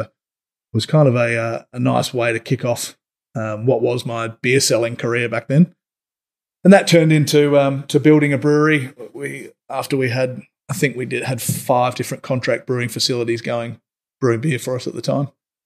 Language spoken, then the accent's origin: English; Adelaide, South Australia, Australia; moved away as an adult; now in Sydney, Australia; I grew up in Adelaide